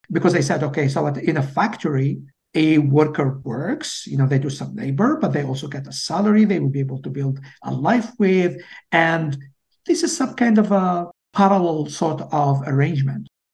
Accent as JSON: {"language": "English", "country": "Algeria", "tie": "born or raised there", "moved": "yes", "lives_now": "United States", "said": "And where I grew up in Algeria, meat is just a treat."}